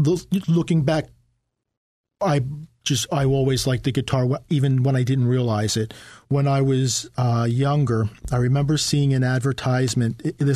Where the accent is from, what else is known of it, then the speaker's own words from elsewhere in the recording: Philadelphia, Pennsylvania, United States; I'm originally from Philadelphia. I traveled around the country. When I came back, I moved to the Monmouth County area, Asbury Park, Ocean Grove area.